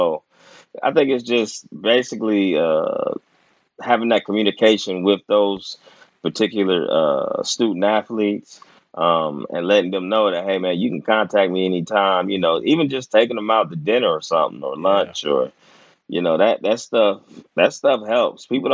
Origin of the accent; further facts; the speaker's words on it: Omaha, Nebraska, United States; born there; The thing about me, folks probably don't know, is I was born in Omaha, Nebraska.